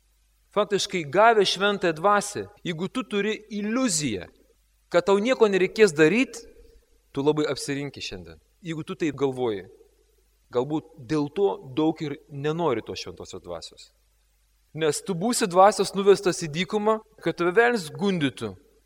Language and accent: Lithuanian; Šiauliai, Šiauliai County, Lithuania; Kalbu apie šiauliečius, nes aš pats esu šiaulietis.